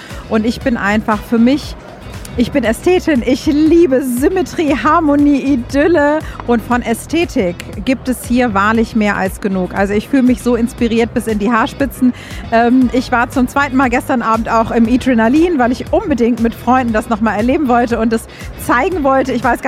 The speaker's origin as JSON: {"language": "German", "region": "Schleswig-Holstein", "country": "Germany", "said": "ich komme ja aus dem Norden, fast an der Grenze zu Dänemark."}